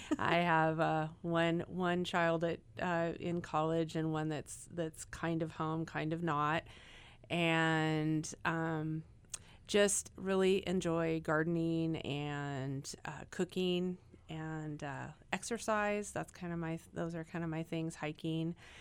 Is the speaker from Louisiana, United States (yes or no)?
no; Medford, Oregon, United States; now in Eugene, United States; So I grew up in Southern Oregon in Medford on a ranch and have lived most of my life in Oregon